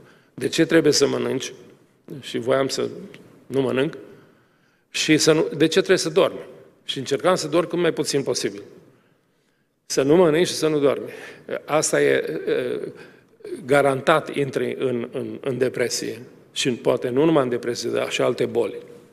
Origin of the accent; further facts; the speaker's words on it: Romania; Și atunci noi ne-am încăpățânat, așa ca român, și am zis: doctorul nostru este Dumnezeu.